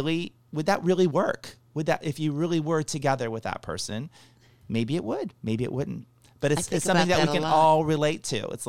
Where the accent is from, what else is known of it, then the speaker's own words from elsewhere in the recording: Ohio, United States; We did it in Columbus, Ohio, because I'm from Ohio, and the play takes place in Ohio.